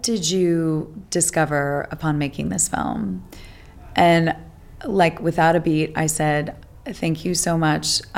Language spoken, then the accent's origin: English; Marin, California, United States; So growing up in Marin was pretty idyllic. You know, we had Phoenix Lake nearby and tons of hiking and nature